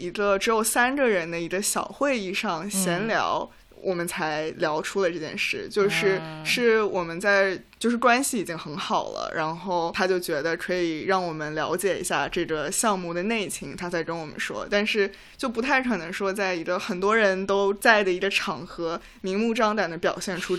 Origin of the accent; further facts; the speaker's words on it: Shanghai, China; 就是其实作为一个上海人